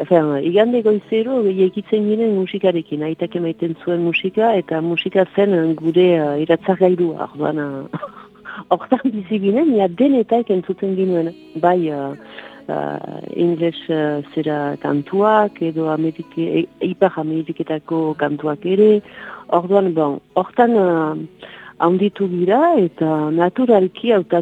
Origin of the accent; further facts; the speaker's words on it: Basque Country, Spain; jaiteko zen ere bai euskalduna naiz